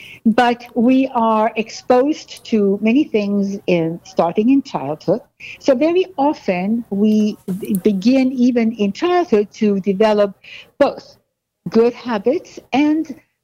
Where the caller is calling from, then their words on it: New York, United States; Actually, it's New York, if that's what you...